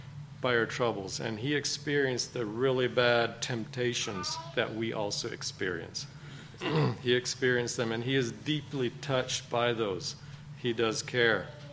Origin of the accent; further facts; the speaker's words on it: Costa Rica; So I grew up in Costa Rica, and there's a printing shop there.